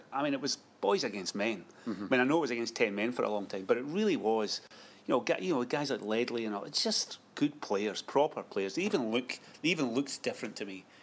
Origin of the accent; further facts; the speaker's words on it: Stirling, Scotland, United Kingdom; when I was that age, I grew up in Stirling, you know